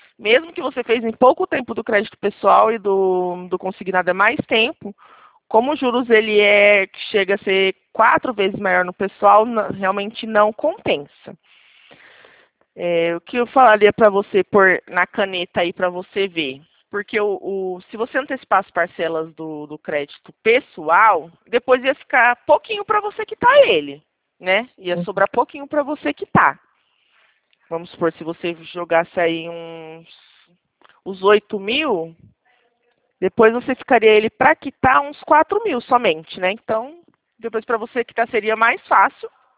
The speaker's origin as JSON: {"language": "Portuguese", "town": "Presidente Prudente", "region": "São Paulo", "country": "Brazil", "said": "DDD18, que eu sou de Presidente Prudente."}